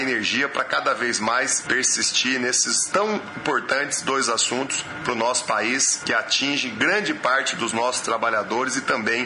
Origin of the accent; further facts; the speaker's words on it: Brazil; O Brasil é uma referência e nós, que somos brasileiros, temos que nos orgulhar disso.